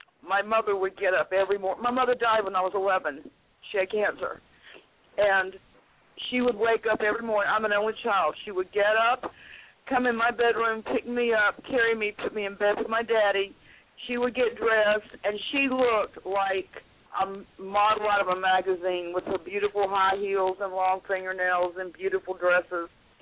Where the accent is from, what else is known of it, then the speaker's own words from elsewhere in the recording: North Carolina, United States; accent: southern; also born or lived in Florida; No, I was born in North Carolina.